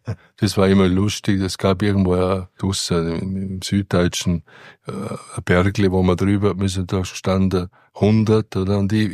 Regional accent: Vienna, Austria; Ja, ich bin aus Wien, und habe wenig Kontakt zur Dorfbevölkerung gehabt.

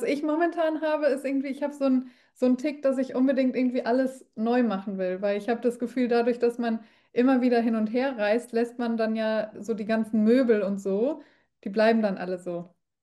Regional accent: Paderborn, North Rhine-Westphalia, Germany; now in Berlin, Germany; noch in meiner richtigen Heimat in Paderborn, also wo ich groß geworden bin

